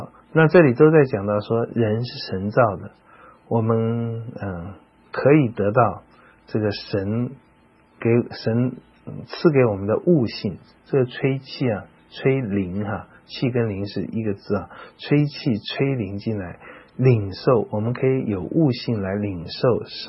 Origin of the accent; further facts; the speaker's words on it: China; 我们中国人也会说没有气了，气断了